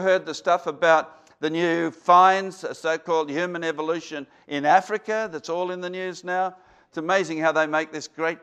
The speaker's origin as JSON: {"language": "English", "town": "Brisbane", "region": "Queensland", "country": "Australia", "said": "And I'm from Brisbane."}